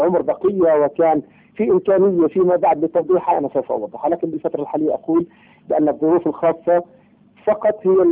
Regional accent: Palestine; أنا ابن فلسطين

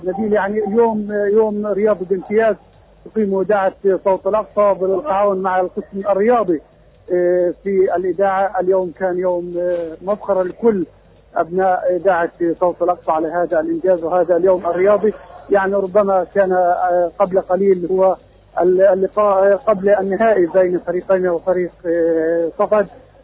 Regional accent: Palestine; الذي نحلم كلنا كفلسطينيين أن نعود إلى بلادنا أن نعود إلى حمامة أن نعود إلى حيفا إلى يافا إلى كل البلاد الفلسطينية التي هجرنا منها في عام 48

